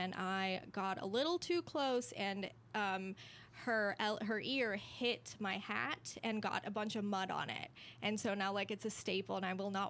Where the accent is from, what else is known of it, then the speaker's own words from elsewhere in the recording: South Africa; now in United States; So I'm originally from South Africa.